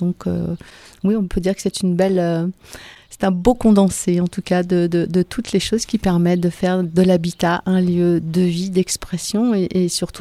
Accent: Auvergne-Rhône-Alpes, France; Moi je viens de la Savoie

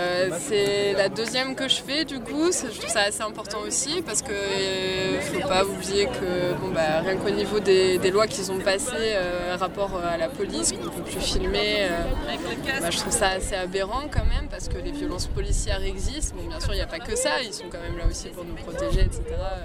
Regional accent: Prades, Occitanie, France; now in Montpellier, France; du coup j'ai 21 ans, je viens de Prades, dans les Pyrénées-Orientales. Je suis actuellement à Montpellier

